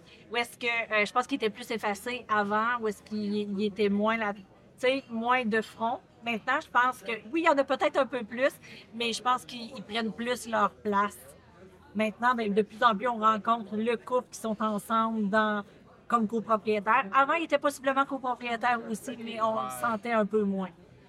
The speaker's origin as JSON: {"language": "French", "town": "Île-aux-Grues", "region": "Quebec", "country": "Canada", "said": "Moi, je viens de l'Île-aux-Grues, qui est une petite île dans le milieu du Saint-Laurent."}